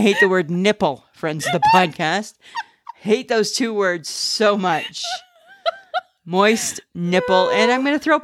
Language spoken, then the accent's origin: English; Ontario, Canada; I'm from Ontario, right? We don't eat puff wheat cake there. We eat Rice Krispie squares.